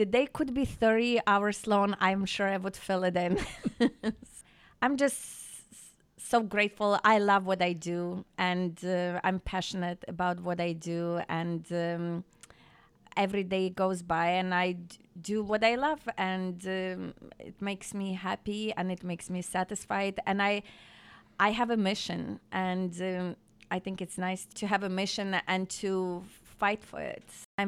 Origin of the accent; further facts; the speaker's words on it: Ukraine; But growing up in Ukraine, I had no idea about him as a composer